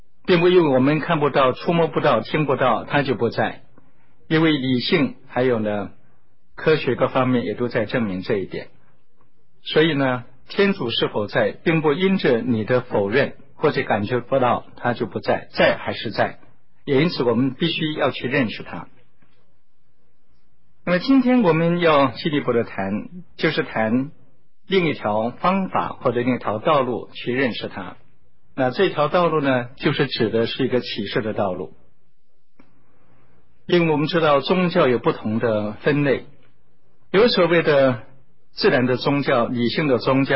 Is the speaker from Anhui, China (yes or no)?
no; Xiamen, Fujian, China; also born or lived in Zhangzhou; 最主要的目的还是去看看我从小诞生地，那就是厦门的鼓浪屿，还有到我的故乡漳州去